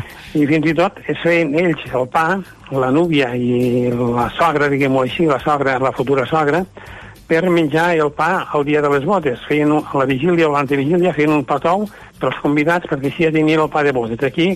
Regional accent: Puiggròs, Catalonia, Spain; Cal dir que a Puiggròs, per exemple, al meu poble, jo recordo que hi havia 2 forns

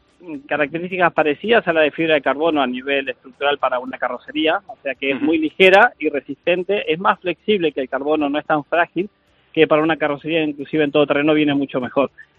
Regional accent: Argentina; now in Spain; soy argentino, no puedo evitarlo.

